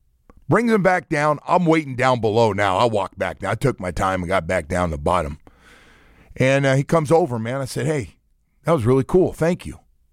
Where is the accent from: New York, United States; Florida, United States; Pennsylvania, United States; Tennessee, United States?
Florida, United States; So yeah, man, we're from South Florida.